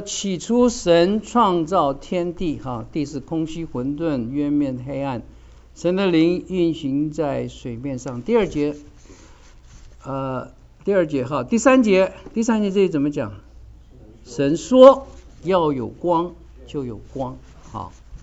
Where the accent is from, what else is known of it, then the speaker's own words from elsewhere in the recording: China; 我们中国人也有很多的成语的用法，对不对？